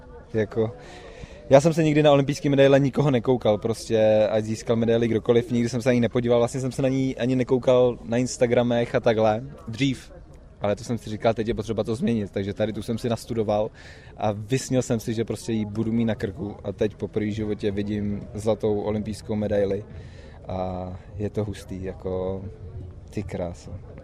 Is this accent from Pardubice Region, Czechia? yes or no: no; Nymburk, Central Bohemian Region, Czechia; Já pocházím z Nymburka, který má, nevím, 15 000 obyvatel a vlastně tam trénuju do dneška se svým jako rodinným týmem